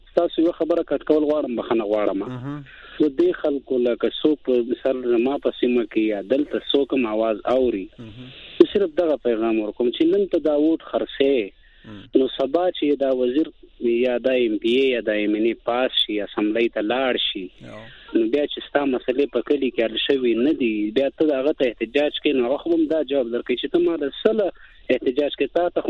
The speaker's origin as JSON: {"language": "Pashto", "region": "Balochistan", "country": "Pakistan", "said": "زه اصل زه د بلوچستان یم په بلوچستان کې"}